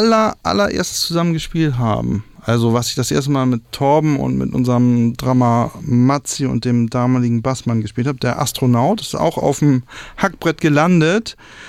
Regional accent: Berlin, Germany; Ich bin ja Berliner

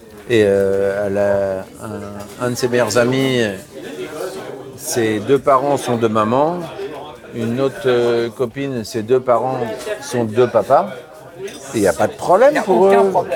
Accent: France; Non, on a beaucoup de chance, hein, nous, chez nous, en France.

